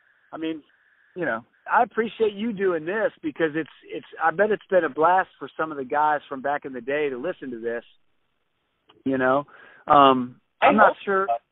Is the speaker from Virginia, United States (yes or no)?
yes; Reston, Virginia, United States; growing up in Reston, you know, early, I don't know if you have you ever seen that.